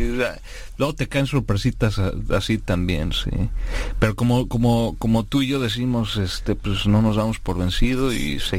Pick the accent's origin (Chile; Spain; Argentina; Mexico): Mexico; also born or lived in Canada; Yo soy mexicano canadiense